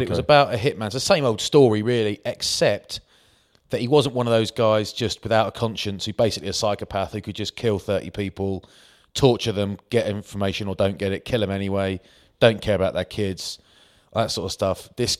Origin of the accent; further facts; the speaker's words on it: Maidstone, South East England, United Kingdom; I'm from Maidstone, Kent, mate.